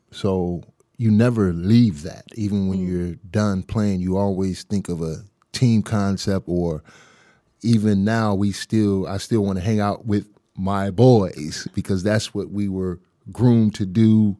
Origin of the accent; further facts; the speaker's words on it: Phoenix, Illinois, United States; I grew up here in the south suburbs of Chicago, Phoenix, village, little area, 9 blocks, as we say now. And right next to Harvey, Illinois, and in between South Holland.